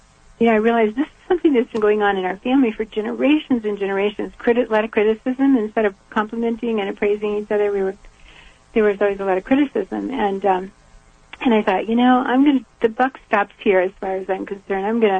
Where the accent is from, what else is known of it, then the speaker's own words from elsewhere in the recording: Georgia, United States; I was raised in the South in Georgia, and I was it was hard to be me because I thought differently than other people